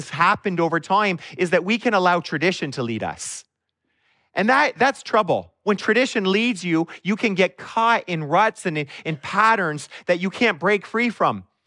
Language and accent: English; Canada; We're Canadian. We are in a commonwealth and we have a king still.